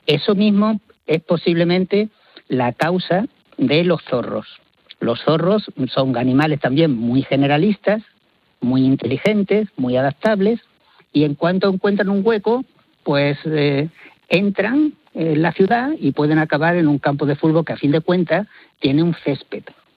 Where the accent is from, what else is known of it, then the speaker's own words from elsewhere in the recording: Málaga, Andalusia, Spain; yo soy de Málaga, entonces toda la zona de Málaga, de la Costa del Sol